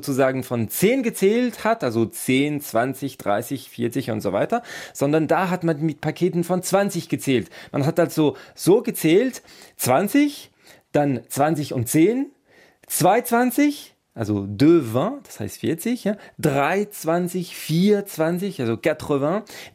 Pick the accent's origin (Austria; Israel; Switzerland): Switzerland; Vaud; Ich bin zum Beispiel in Waadt aufgewachsen, Regi. Ich habe also immer «oui donc» gesagt.